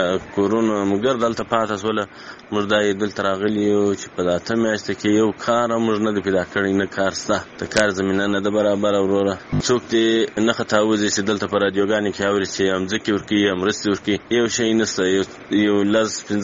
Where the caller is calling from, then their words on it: Kandahar, Afghanistan; د کندهار سره ستا سره په تماس کې یم وروره دغه اته میاشتې نه میاشتې کېږي چې موږ مهاجر د پاکستان څخه راغلي یو